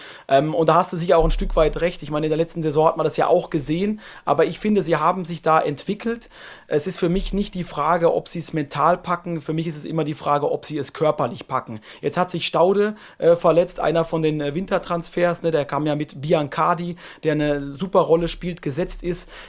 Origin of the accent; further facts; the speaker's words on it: Southwest Germany, Germany; Als ich damals nach München gekommen bin, ich bin ja auch aus dem Südwesten Deutschlands